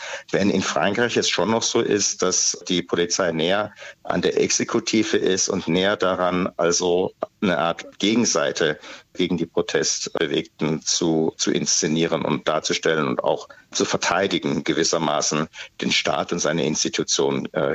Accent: Baden-Württemberg, Germany; ich komme ja aus Baden-Württemberg

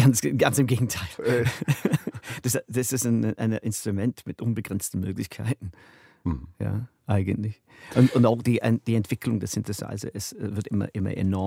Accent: United Kingdom; Na, als Brite konnte ich eigentlich jeden Tag hin

